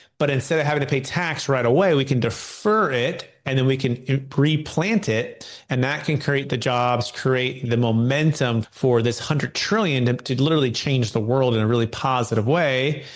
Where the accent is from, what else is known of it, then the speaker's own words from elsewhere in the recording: California, United States; And when I grew up in the Bay Area of California, my parents had two young boys, myself and my brother.